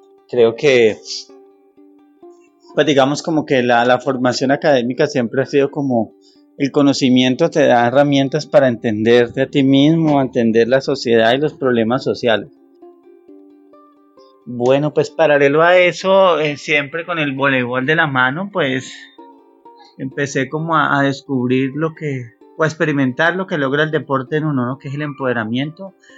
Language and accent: Spanish; Cali, Valle del Cauca, Colombia; also born or lived in Cartago; tengo 47 años, soy natural de Cartago. Vivo desde los 3 años en Cali.